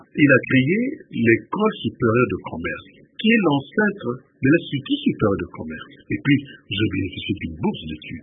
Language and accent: French; Kinshasa, DR Congo; Je suis né ici, j'ai grandi ici, j'ai fait mes études primaires et secondaires ici, je suis allé faire mes études universitaires en Belgique.